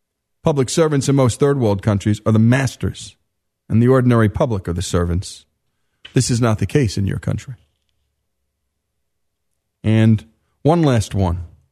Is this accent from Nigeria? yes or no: yes; Nigeria; moved away as an adult; I grew up in Nigeria and didn't migrate till I was in my late 20s.